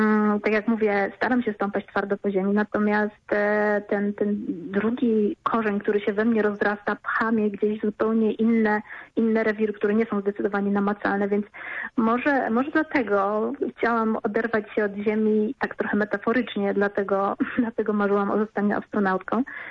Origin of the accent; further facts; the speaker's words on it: Poznań, Greater Poland Voivodeship, Poland; W Poznaniu urodziłam się i mieszkałam właściwie całe swoje życie, dlatego darzę to miasto olbrzymim sentymentem.